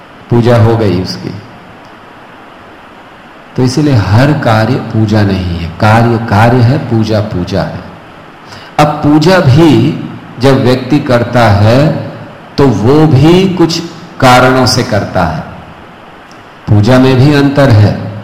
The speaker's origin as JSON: {"language": "Hindi", "town": "Mumbai", "region": "Maharashtra", "country": "India", "tie": "born or raised there", "also_born_or_lived": "North India", "said": "हम उत्तर भारत से हैं, लेकिन हम लोग बॉम्बे में बड़े हुए"}